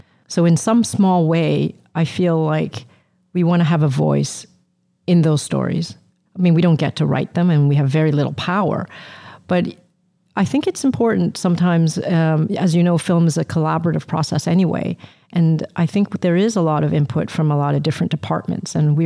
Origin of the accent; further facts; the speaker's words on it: Vancouver, British Columbia, Canada; And growing up in Vancouver with this industry has been a privilege, actually.